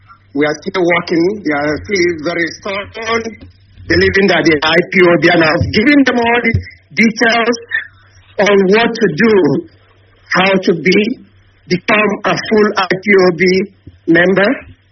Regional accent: Enugu State, Nigeria; now in Ecuador; I'm from Abahani, Enugu State, Nkanu West, Enugu State.

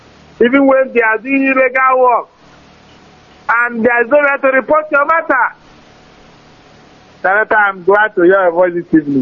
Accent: Southeast, Nigeria; You know, because we are from Igbo, they will see us as a prayer, as meat to eat.

